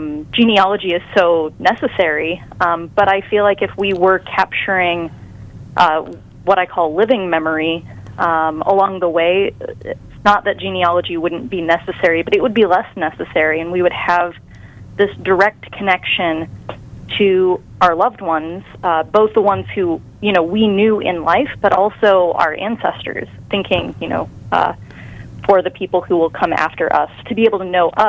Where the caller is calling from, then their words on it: Indianapolis, Indiana, United States; I'm calling in from Indianapolis, Indiana.